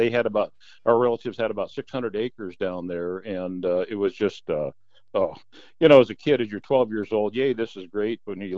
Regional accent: Oregon, United States; Born and raised in Oregon, and I've hunted here all my life, quite a number of years

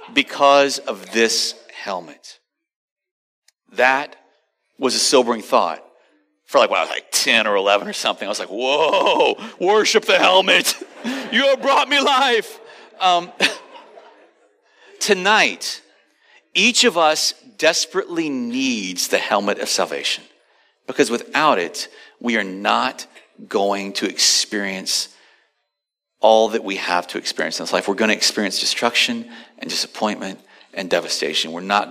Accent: Louisiana, United States; I remember I was a boy growing up in South Louisiana, and one day my dad took me out to the shed. I grew up on a farm

